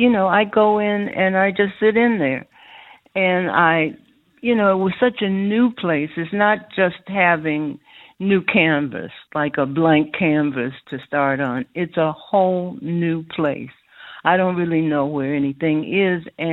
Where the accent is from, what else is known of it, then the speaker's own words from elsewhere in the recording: Oakland, California, United States; now in Mexico; Because I'm from the Bay Area, from Oakland, you know, the Warriors, those traitors.